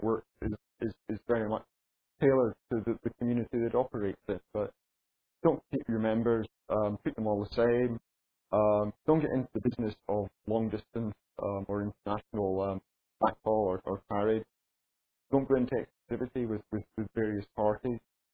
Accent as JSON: {"language": "English", "town": "Edinburgh", "region": "Scotland", "country": "United Kingdom", "tie": "born or raised there", "said": "in my hometown of Edinburgh in Scotland"}